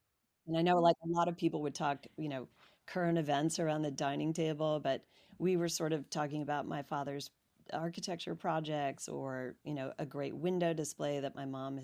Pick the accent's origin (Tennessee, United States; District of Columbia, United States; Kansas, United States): District of Columbia, United States; Washington; I grew up in Washington, D.C.